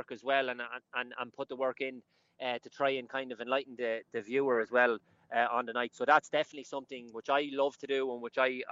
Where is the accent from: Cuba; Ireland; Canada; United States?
Ireland; Sligo, Connacht; obviously Sligo Rovers, my hometown team.